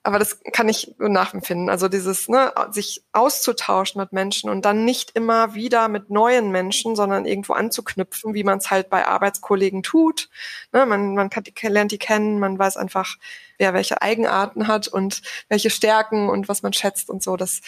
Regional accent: North Rhine-Westphalia, Germany; Nee, ich komme ursprünglich aus dem Sauerland.

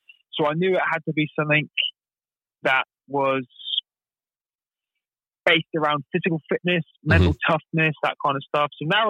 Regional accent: Plymouth, South West England, United Kingdom; I was born and raised in Plymouth

